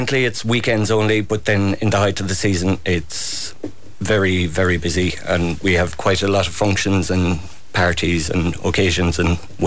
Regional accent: Glenbeigh, Munster, Ireland; I'm from Glenbay in Kerry, just out the road from Cremorne originally, and I'm living in Cremorne currently at the moment, and I'm one of the … that has the Glenbay Hotel

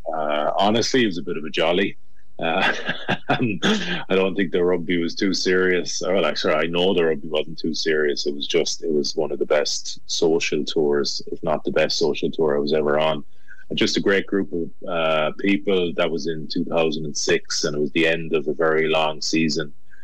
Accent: Galway, Connacht, Ireland; Yeah, so I'm from Renmore, just on the way into Galway City, and it's pretty much a stone's throw from Galway's rugby club.

